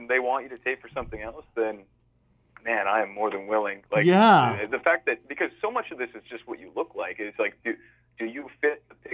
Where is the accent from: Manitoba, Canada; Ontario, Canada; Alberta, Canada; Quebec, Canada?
Alberta, Canada; I'm from Alberta, which is more or less the Texas of Canada.